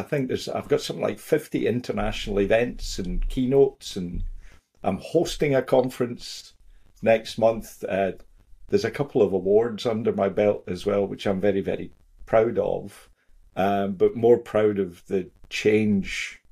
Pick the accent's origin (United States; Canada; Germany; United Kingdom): United Kingdom; Scotland; also born or lived in Africa / Netherlands / Middle East; I've actually just returned, as some may tell by my accent, to Scotland after 14 years of not living here. So I've lived in Africa for a while. I lived in the Netherlands for a few years